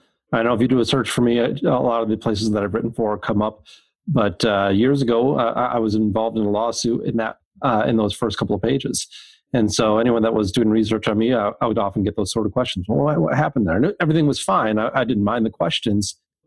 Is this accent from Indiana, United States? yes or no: no; Minnesota, United States; So even though I'm from Minnesota, I'm not a hockey player.